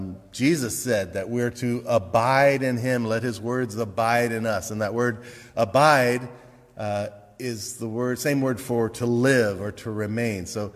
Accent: Cincinnati, Ohio, United States; I grew up in Cincinnati during the time of the Big Red Machine.

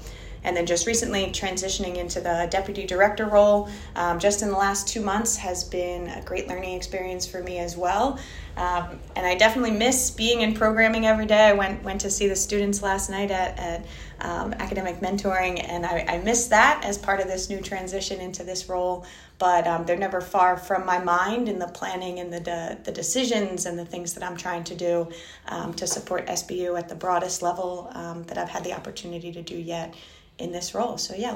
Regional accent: New Jersey, United States; I had the opportunity to play soccer all growing up in South Jersey

